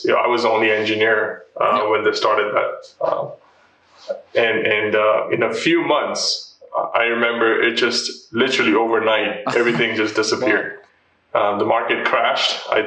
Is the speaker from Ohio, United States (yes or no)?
yes; Ohio, United States; moved away as an adult; And I grew up in Ohio, and then, you know, right after I graduated, basically I moved to San Francisco